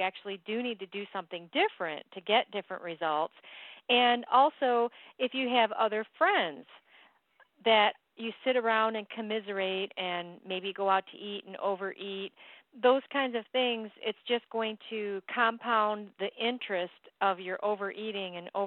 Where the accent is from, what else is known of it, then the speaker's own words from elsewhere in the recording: East Coast, United States; You know, I'm from the East Coast, and I don't just do this.